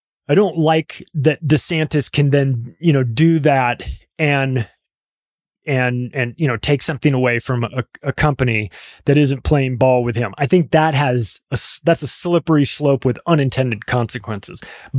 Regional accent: California, United States; I grew up in Southern California, so Disneyland was a 2-hour drive from my house.

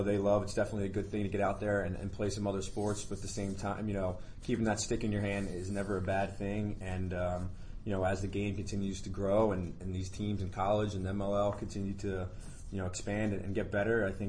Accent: Baltimore, Maryland, United States; So, Baltimore boy, born and raised

